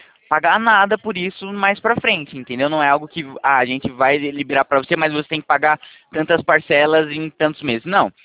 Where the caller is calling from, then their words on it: Itatiba, São Paulo, Brazil; meu escritório fica aqui no interior de São Paulo, na cidade de Itatiba, tá bom?